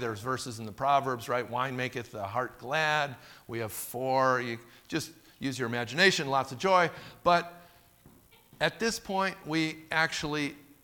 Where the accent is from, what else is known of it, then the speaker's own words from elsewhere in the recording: Chicago, Illinois, United States; I'm from the Chicago area originally, so is my wife, and I was raised in a Jewish home, went to a conservative synagogue, learned most of the Jewish traditions and prayers and ritual, etc.